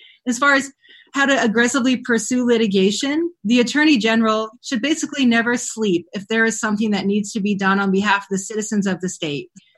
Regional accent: Montana, United States; I grew up in Montana. I grew up on the dirt roads of our state, you know, riding my bike, riding horses in the woods

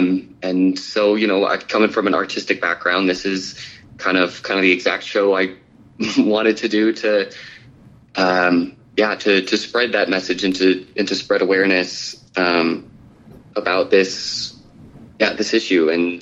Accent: Bozeman, Montana, United States; I grew up in Bozeman, Montana. I went to high school here

